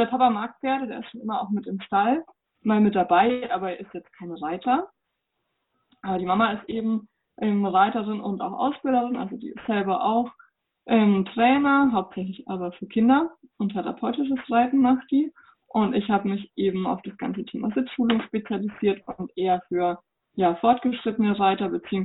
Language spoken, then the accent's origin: German; Bavaria, Germany; born there; now in Erlangen, Germany; Ich komme aus dem schönes Frankenland. Also bin geboren in Oberfranken und lebe jetzt in Mittelfranken, in Erlangen.